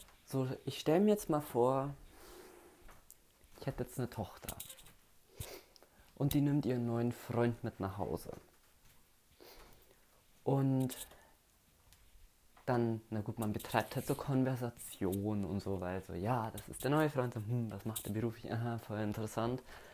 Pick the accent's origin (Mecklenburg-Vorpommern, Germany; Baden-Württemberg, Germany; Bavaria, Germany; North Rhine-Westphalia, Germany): Bavaria, Germany; und ich komme aus Bayern.